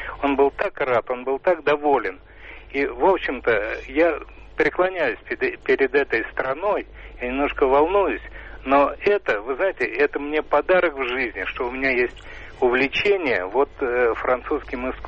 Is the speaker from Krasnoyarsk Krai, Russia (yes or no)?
no; Moscow, Russia; Мне 60 лет, я москвич.